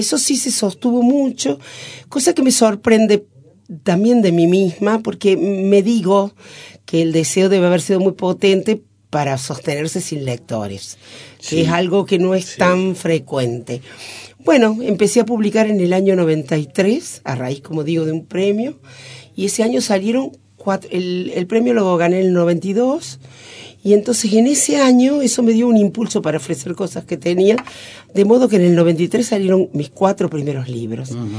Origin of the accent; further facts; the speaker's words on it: Córdoba, Argentina; now in Sierras Chicas, Argentina; Cordobesa, así es. Nací en Córdoba, en la provincia, en un pueblo de la provincia. Me he criado en Córdoba, salvo una breve estancia en la Patagonia y los viajes y demás. Siempre he vivido en Córdoba y ahora en un pequeño pueblito de las Sierras Chicas